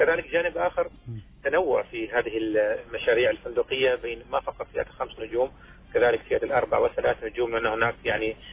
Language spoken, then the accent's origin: Arabic; Oman; عندنا في عمان